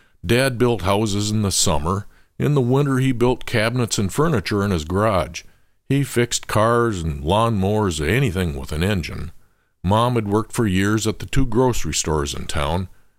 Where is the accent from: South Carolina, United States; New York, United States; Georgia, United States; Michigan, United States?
Michigan, United States; Cedarville; I grew up in Cedarville, a small town in Upper Michigan.